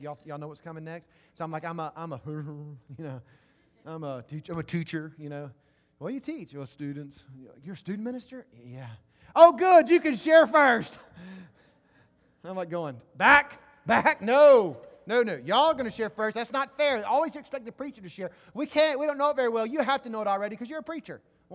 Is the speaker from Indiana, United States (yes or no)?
no; Mississippi, United States; now in Baton Rouge, United States; I'm from Mississippi. I've lived in Baton Rouge for maybe 2 years. I don't know anything about Louisiana.